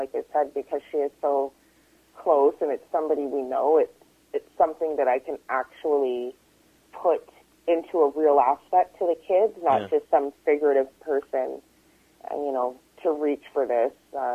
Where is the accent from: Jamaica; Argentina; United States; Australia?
Jamaica; That's being Jamaican, of course, that's somebody we discuss.